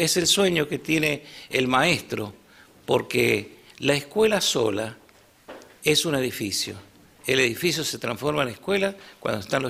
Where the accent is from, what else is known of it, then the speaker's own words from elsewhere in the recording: Argentina; como ciudadano argentino y funcionario nacional